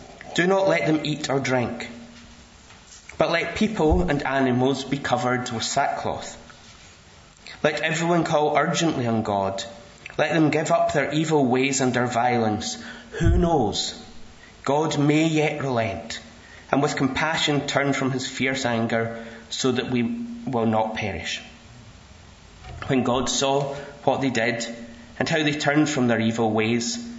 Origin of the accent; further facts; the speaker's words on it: Glasgow, Scotland, United Kingdom; now in Edinburgh, United Kingdom; I'm one of the members at Bruntsfield Evangelical Church. I grew up in Glasgow, going to Greenview, and I'm an architect, came to Edinburgh as a student, and about 20 years ago